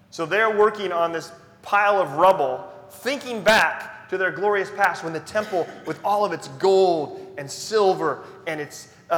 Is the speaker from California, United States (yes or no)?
yes; California, United States; I grew up in California. I've driven through Mississippi once, so I had really nothing in my mind.